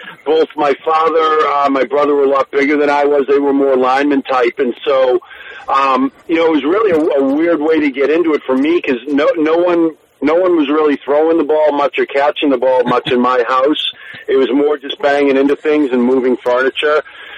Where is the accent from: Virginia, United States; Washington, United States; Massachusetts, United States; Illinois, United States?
Massachusetts, United States; Natick; I grew up in Natick. I was born in Wellesley, grew up in Natick, and but my family was from Swampscott